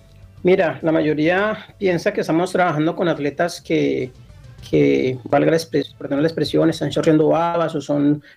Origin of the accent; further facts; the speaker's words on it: Guaviare, Colombia; yo fui criado en el Guaviare, soy del barrio de Niño, me eduqué en el Colegio Santander, CEDER, en el Ideal, en la escuelita Primero de Octubre